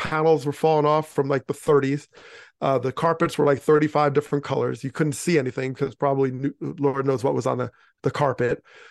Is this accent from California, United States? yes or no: no; New York, United States; Well, I grew up outside of New York City.